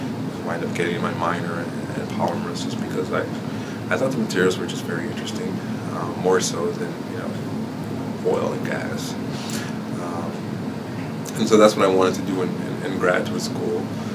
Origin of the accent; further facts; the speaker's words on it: Houston, Texas, United States; but I'm from Houston, I'm from Texas originally